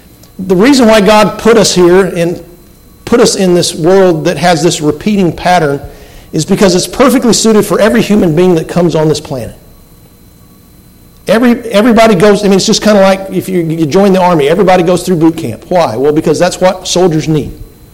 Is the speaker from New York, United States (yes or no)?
no; Texas, United States; I always thought of myself as a Texan.